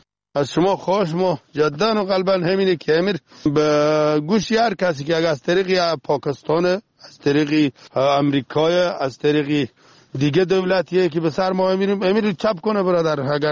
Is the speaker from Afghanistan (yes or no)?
yes; Helmand, Afghanistan; همه برادرار همه ولایت هلمند که ما فعلا همی بوز از این میایه دیگه، جوار خبر نداریم دیگه، ولایت ما دسترسی نداریم و نرفتیم دیگه